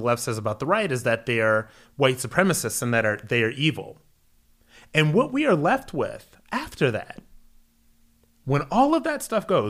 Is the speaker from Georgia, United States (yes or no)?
no; Akron, Ohio, United States; Born and raised in Akron, Ohio, went into the military, was in combat. My earlier days in New York City, I made $30,000 a year at my first job.